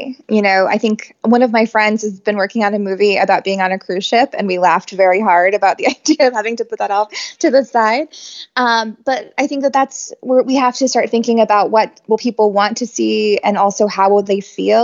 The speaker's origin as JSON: {"language": "English", "region": "North Carolina", "country": "United States", "said": "I came from North Carolina. I had no contacts."}